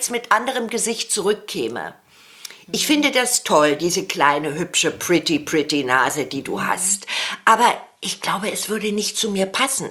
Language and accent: German; West Germany, Germany; ich bin aus dem Westen